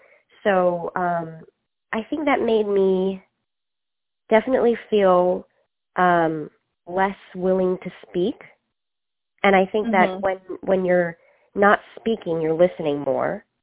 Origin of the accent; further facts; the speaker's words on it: United States; born there; I'm Chinese American. I was born in the States, and I speak Chinese, but my Chinese isn't that good.